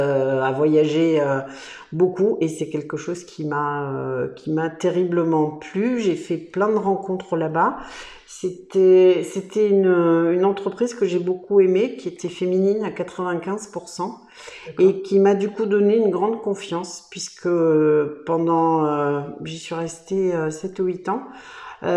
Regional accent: Limoux, Occitanie, France; also born or lived in Paris; Je suis née à Limoux, j'ai vécu, j'ai fait mes études primaires et secondaires à Limoux.

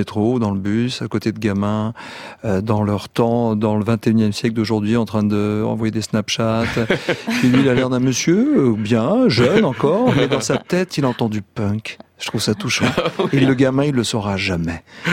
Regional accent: France; born there; c'est assez tard finalement que je me suis dit, mais je suis né en France. Mon pays, c'est la France.

